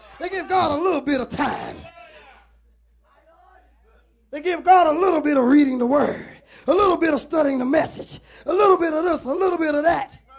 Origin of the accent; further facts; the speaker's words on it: South Carolina, United States; See, I'm from South Carolina. So I can easily come in here and represent South Carolina.